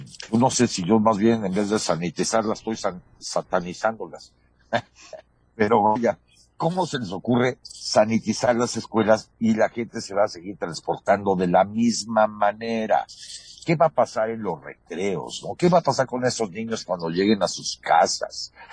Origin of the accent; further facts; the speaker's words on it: Mexico; a mí me importa como mexicano y como padre de familia